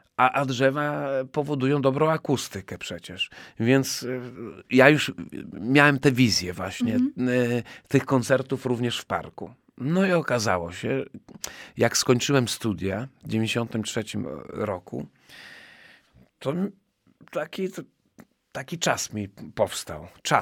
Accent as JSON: {"language": "Polish", "town": "Łomża", "region": "Podlaskie Voivodeship", "country": "Poland", "tie": "born or raised there", "said": "Łomżanin albo Łomżyniak, może w ten sposób, jako Łomżyniak, proszę Państwa, z urodzenia, z wykształcenia, podstawową szkołę średnią tu realizowałem."}